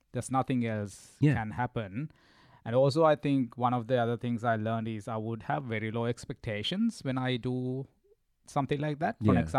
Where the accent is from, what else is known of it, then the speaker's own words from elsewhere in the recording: Sri Lanka; Well, I didn't have any exposure growing up in Sri Lanka.